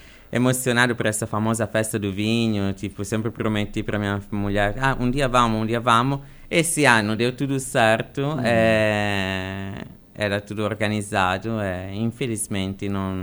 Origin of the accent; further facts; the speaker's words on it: Sardinia, Italy; now in Germany; Eu saí da Sardenha porque fui obrigado, porque na minha terra tem só trabalho no verão.